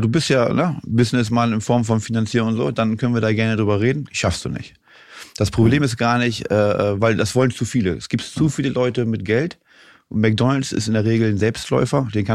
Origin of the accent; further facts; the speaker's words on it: Achim, Lower Saxony, Germany; Aus Achim, okay. Bei Bremen.